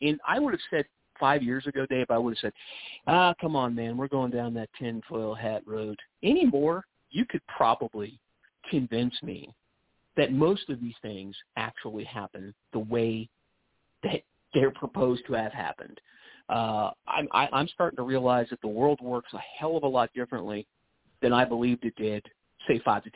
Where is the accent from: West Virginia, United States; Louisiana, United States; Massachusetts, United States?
West Virginia, United States; I give you my home state of West Virginia and a guy named John Kennedy.